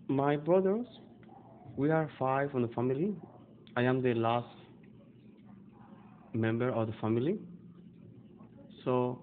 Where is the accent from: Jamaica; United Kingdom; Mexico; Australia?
Mexico; now in New York, United States; I grew up in Mexico.